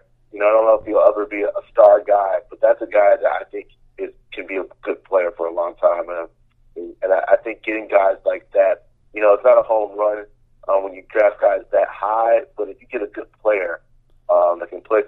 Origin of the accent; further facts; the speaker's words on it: Chicago, Illinois, United States; Well, you know, I'm from the Chicago, from the South Side of Chicago. Went to Morning Park High School.